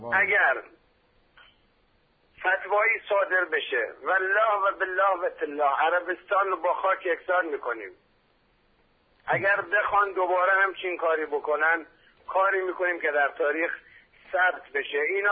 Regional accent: Lorestan, Iran; منتها بچه لرستانم. اصلاً به حضورتون که و فاخرم، واقعا مفتخرم که تو لرستان ما سنی نداریم، همه شیعن.

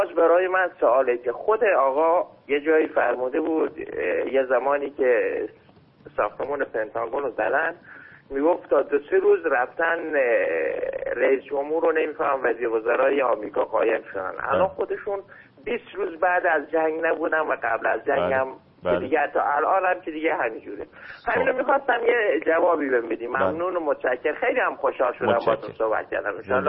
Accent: Iran; من به عنوان یه ایرانی به هیچ عنوان اینو پیروزی نمیبینم

